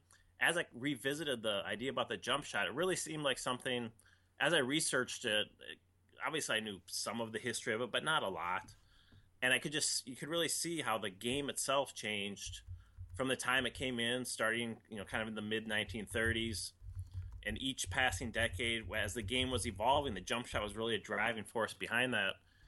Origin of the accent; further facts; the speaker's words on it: Minnesota, United States; My dad, I grew up in Minnesota, so my dad had been a Minneapolis Lakers fan, stayed loyal when they moved to Los Angeles.